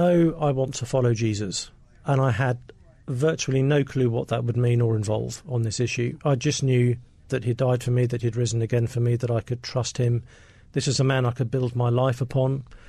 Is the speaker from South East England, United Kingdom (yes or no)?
yes; Sevenoaks, South East England, United Kingdom; Kent. So it's in the most Kent. Southeasterly part, a little town called Sevenoaks.